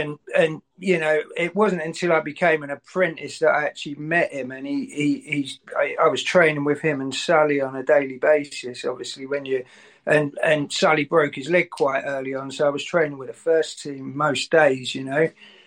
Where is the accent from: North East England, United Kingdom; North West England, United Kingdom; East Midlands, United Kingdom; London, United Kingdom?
London, United Kingdom; I grew up in Range Park and played for Merton